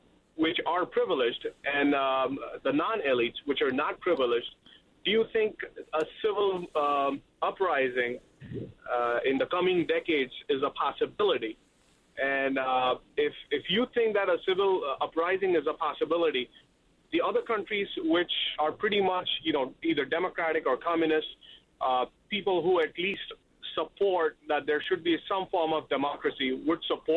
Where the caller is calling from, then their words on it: Albany, New York, United States; And I am from Albany, New York. I'm an engineer.